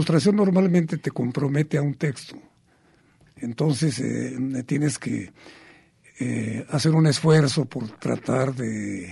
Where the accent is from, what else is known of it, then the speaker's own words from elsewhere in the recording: Chihuahua, Mexico; also born or lived in Guadalajara; muy chiquito me llevaron a los días de nacido, me llevaron a Chihuahua, que fue donde nacieron todos mis hermanos y mi madre, y ya vivían mis padres en Chihuahua. Posteriormente nos trasladamos, cuando yo tenía 11 años, a la Ciudad de México